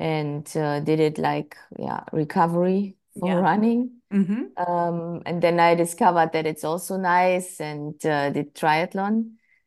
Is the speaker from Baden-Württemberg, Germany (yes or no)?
no; Hanover, Lower Saxony, Germany; English is a second language; Yes, I grew up in Germany in Hannover, so it's near where I now live, like 100 kilometers.